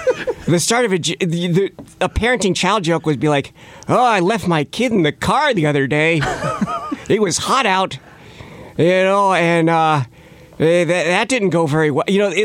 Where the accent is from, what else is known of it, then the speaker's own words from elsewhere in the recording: State College, Pennsylvania, United States; But yeah, I'm from State College, Pennsylvania.